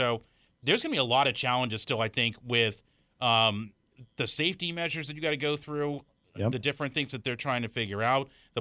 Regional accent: Daytona Beach, Florida, United States; growing up in Daytona, like I had I didn't play football, but I had to go to games as our yearbook photographer.

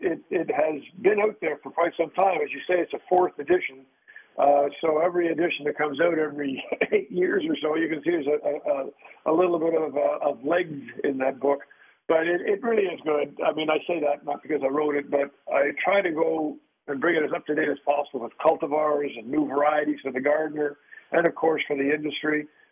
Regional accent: Indiana, United States; It makes me feel very close to you, Ron. But we all have our great places to talk about. You know, when I grew up here, I grew up there.

